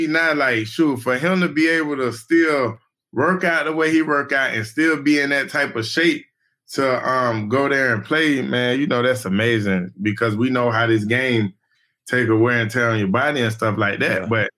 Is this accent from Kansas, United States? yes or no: no; Orlando, Florida, United States; you know, I'm from Orlando. I stay in Orlando.